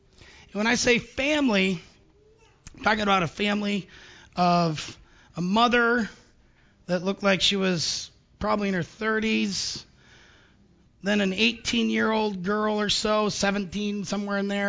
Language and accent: English; Upper Sandusky, Ohio, United States; and I'm from Upper Sandusky, most people look like me.